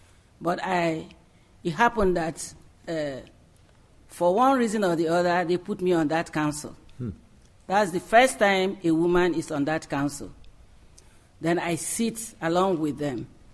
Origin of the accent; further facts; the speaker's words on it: Eastern Nigeria, Nigeria; I come from Nigeria, Eastern Nigeria, and came from that group that were involved in war from 1967